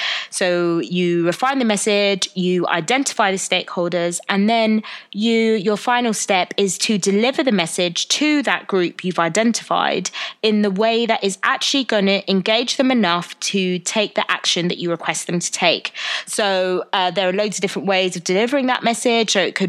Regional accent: London, United Kingdom; I am born and raised in London.

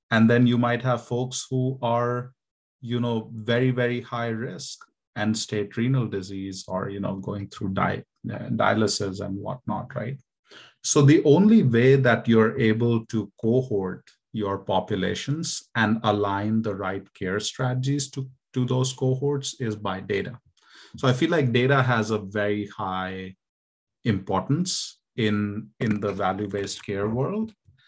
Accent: India; I was born and raised in India.

